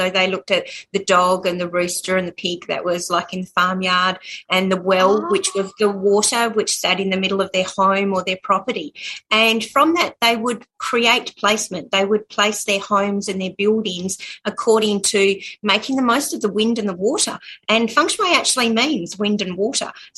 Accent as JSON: {"language": "English", "country": "Australia", "said": "I'm blonde and I'm Australian"}